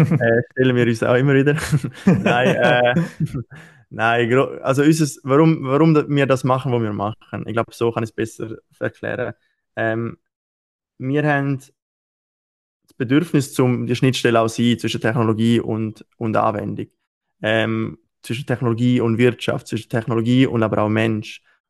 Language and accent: German; Eastern Switzerland, Switzerland; jetzt bei uns in der Ostschweiz halt, in Chur, St. Gallen und in Repsten haben wir